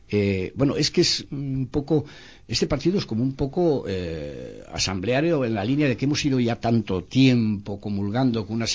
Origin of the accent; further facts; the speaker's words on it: Cantabria, Spain; yo me considero profundamente español por ser cántabro.